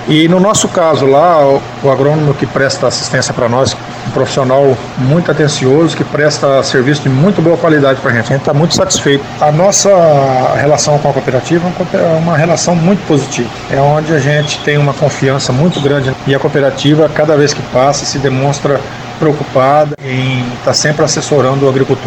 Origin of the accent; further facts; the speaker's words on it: Ubiratã, Paraná, Brazil; Da forma que eu sou aqui, nascido e criado em Ubiratã, a gente acompanhou toda essa trajetória